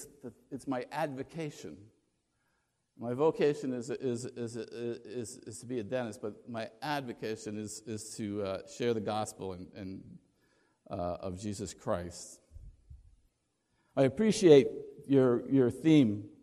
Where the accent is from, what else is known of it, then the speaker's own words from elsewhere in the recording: Pennsylvania, United States; I grew up in Pennsylvania and attended camp meeting all the time.